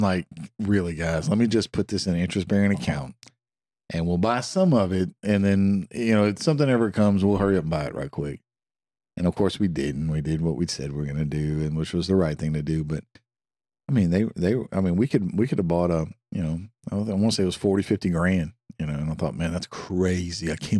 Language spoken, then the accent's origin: English; the South, United States; Yeah, but we're from the South where they're like, man, throw them in daycare and rub dirt all over them.